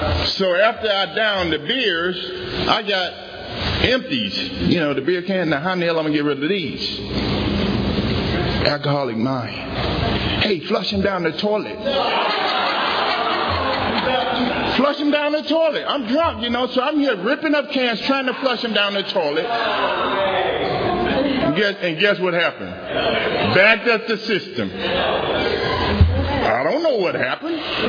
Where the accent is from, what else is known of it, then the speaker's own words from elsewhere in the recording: Mississippi, United States; Returned back to my home state, the beautiful Magnolia State of Mississippi.